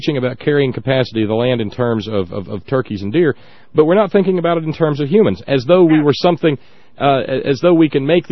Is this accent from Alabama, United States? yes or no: yes; Alabama, United States; I grew up in Alabama and in the heart of the Tennessee Valley Authority.